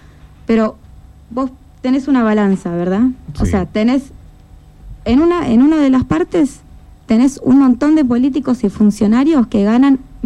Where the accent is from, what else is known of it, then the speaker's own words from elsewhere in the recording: Ushuaia, Tierra del Fuego, Argentina; soy fueguina, soy parte de las familias centenarias que fundó esta ciudad, y porque nací acá, crecí acá y elijo vivir cada día en Ushuaia